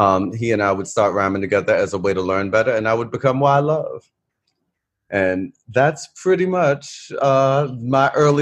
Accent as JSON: {"language": "English", "town": "Baltimore", "region": "Maryland", "country": "United States", "tie": "born or raised there", "lives_now": "New York, United States", "said": "So I was born and raised in Baltimore, lived in Baltimore my whole life until I was 21, when I would move to New York. Born and raised in East Baltimore."}